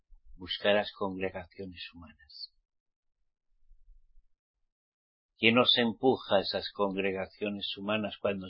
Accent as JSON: {"language": "Spanish", "country": "Spain", "said": "Conozco muy bien mi tierra."}